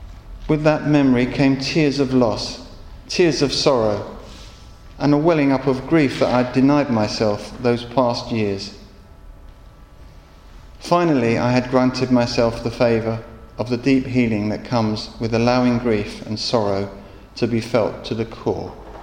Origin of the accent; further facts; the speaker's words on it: Vancouver, British Columbia, Canada; when the airplane had landed in my hometown of Vancouver